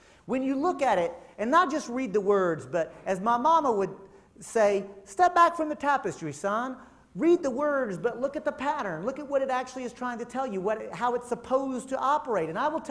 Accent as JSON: {"language": "English", "region": "Texas", "country": "United States", "said": "Look, I'm from Texas, y'all. I don't need my mama's permission."}